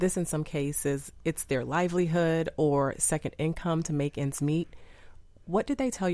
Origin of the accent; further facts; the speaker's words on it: Miami, Florida, United States; So I'm from Miami.